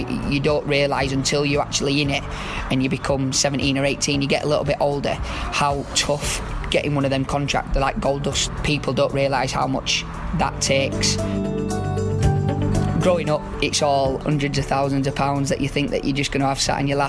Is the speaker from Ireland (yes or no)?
no; Leeds, Yorkshire and the Humber, United Kingdom; I grew up local in Leeds, supported Leeds, and fortunately for me, I joined Leeds at 8 years old.